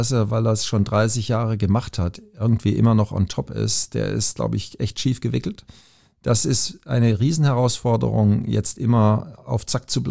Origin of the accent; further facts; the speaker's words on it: Southern Germany, Germany; ich komme aus Süddeutschland